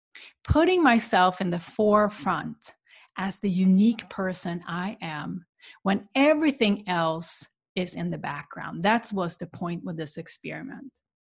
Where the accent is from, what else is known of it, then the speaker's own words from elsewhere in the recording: Sweden; I went back to where I grew up in Sweden.